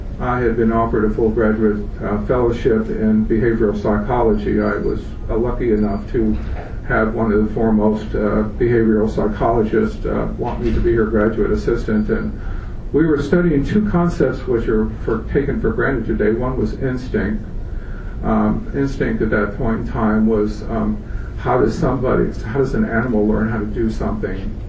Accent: Hawaii, United States; And because I grew up in Hawaii learning how to swim like a fish, that was a natural thing.

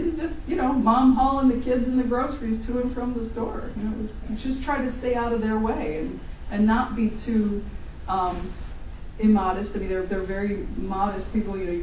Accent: Chicago, Illinois, United States; now in Kentucky, United States; I said I grew up in Chicago and I live in Kentucky now

